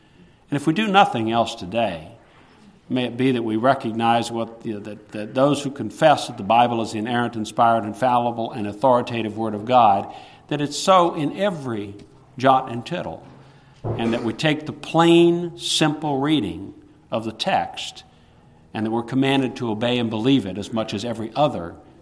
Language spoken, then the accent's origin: English; the South, United States; I know when I was raised in the South, it's interesting.